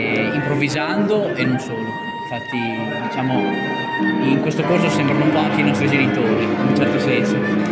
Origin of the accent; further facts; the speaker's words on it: Reggio Emilia, Emilia-Romagna, Italy; sono il violino e sono di Reggio Emilia.